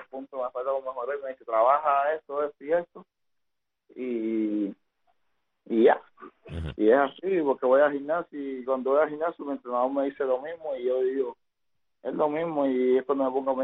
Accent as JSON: {"language": "Spanish", "country": "Cuba", "said": "a mi pueblo cubano"}